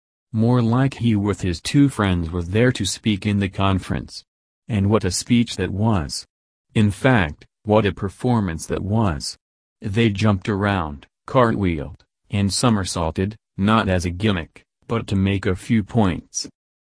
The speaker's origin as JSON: {"language": "English", "country": "Canada", "tie": "born or raised there", "said": "warm, sunny beaches that I didn't get to see much of growing up in Canada."}